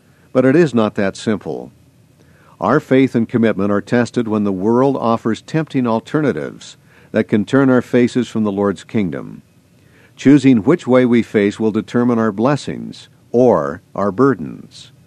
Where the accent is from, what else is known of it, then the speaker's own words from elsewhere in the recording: Alberta, Canada; Life was simpler years ago in my hometown on the Canadian prairie. Our phone number was one digit, 3. We had one black and white movie that came from Cardston every Thursday night.